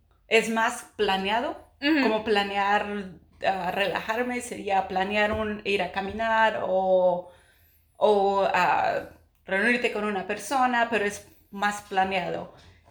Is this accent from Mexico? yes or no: yes; Tepehuaje, Michoacán, Mexico; now in Portland, United States; Soy del Tepehuaje, Michoacán, México.